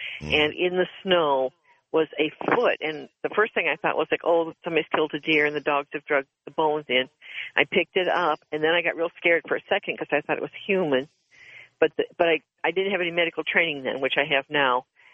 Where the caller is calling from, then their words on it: Ohio, United States; Yes, I am calling you from Ohio.